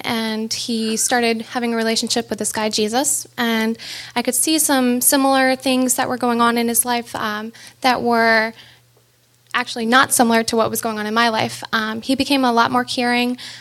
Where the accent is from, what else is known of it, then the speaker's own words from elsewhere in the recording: Pawtucket, Rhode Island, United States; born there; I was born in Pawtucket, Rhode Island, to a really great family